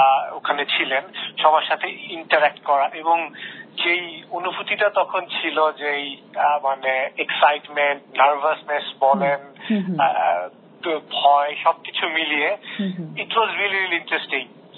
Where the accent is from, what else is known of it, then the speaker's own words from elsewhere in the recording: Dhaka, Dhaka Division, Bangladesh; হ্যাঁ ওখানে আমাদের পৈতৃক বাড়ি ছিল, আমরা একটা কম্পাউন্ডের মধ্যে ওখানে সব আমরা একসাথে বেড়ে উঠেছি